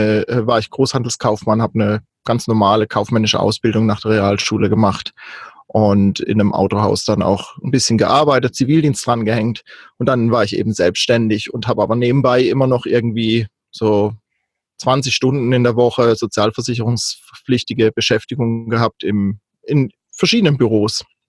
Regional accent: Baden-Württemberg, Germany; now in Europe; ich bin ursprünglich in Süddeutschland aufgewachsen, am schönen Kaiserstuhl und war da bis Ende 20 auch gut beheimatet

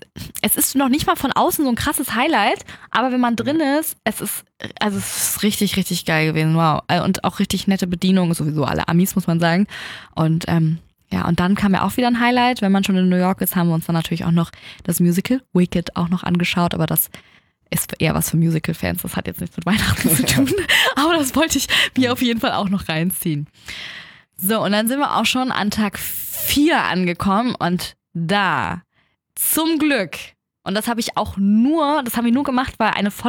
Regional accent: Germany; als ich meinte, ich komme aus Deutschland

